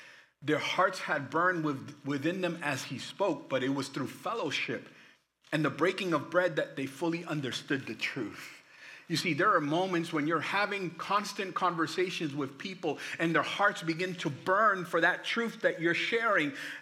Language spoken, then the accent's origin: English; Boston, Massachusetts, United States; Like I'm from Boston. I'm from the hood.